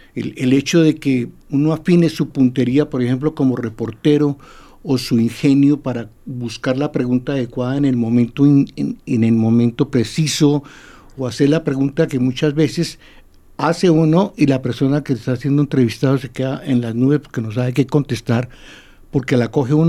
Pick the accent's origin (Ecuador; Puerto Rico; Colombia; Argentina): Colombia; creo que realmente soy el único colombiano que ha publicado tantos libros